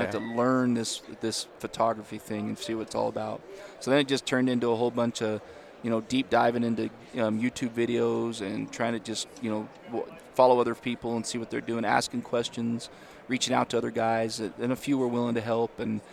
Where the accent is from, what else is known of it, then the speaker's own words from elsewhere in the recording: Utah, United States; Yeah, born and raised. I live up in the Ogden area, up in northern Utah.